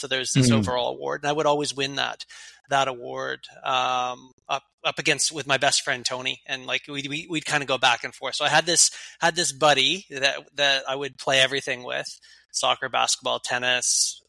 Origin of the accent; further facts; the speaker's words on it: Canada; growing up in Canada, most Canadians they grow up in the sport of hockey, right? Like that's kind of our national sport. But we were a working class blue collar family.